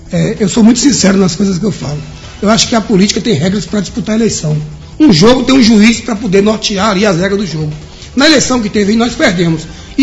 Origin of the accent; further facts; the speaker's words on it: Poções, Bahia, Brazil; moved away; Só sentimos falta de Poções porque nós saímos de Poções.